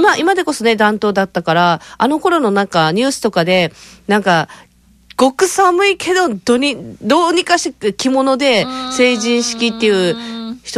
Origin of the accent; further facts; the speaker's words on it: Okinawa, Japan; 私も沖縄出身といたしまして